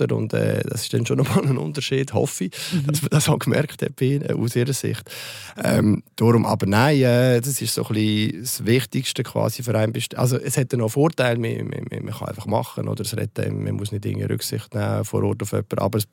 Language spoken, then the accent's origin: German; Switzerland; Also als Schweizer Fußballfan, das gäbe ja alles.